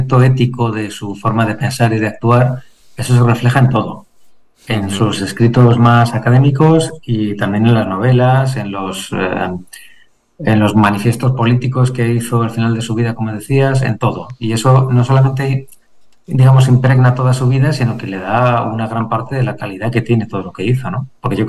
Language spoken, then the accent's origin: Spanish; Madrid, Community of Madrid, Spain; yo en realidad viví de pequeño en el barrio del Pilar y luego ya de joven, en la juventud, la pasé en Hortaleza. Y ahí sigo viviendo hasta ahora.